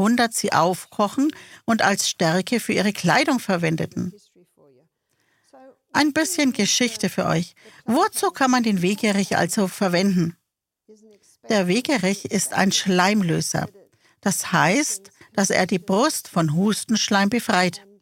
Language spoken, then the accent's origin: German; Australia; Und hier bin ich, ein Australier, der den Europäern erklärt, wie man einen Kartoffelsalat mit Löwenzahn macht.